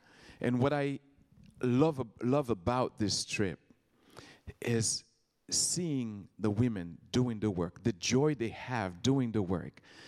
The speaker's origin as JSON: {"language": "English", "country": "Haiti", "tie": "born or raised there", "said": "I grew up in Haiti and I see certain things."}